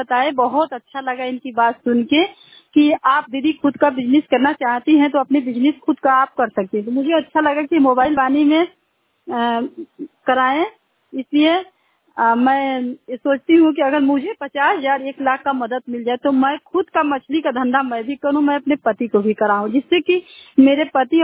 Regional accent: Kachhwa, Uttar Pradesh, India; मैं यहाँ कछवा बाजार से बोल रही हूँ और कछवा बाजार जिला मिर्जापुर, वो से भी मेरा कछवा ही है।

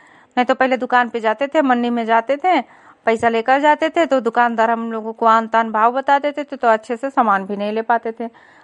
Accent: Lakharampur, Uttar Pradesh, India; मैं विकास खंड विशेषरगंज से हूं, जिला बहराइच से, ग्राम पंचायत लखारामपुर, गांव लखारामपुर की।

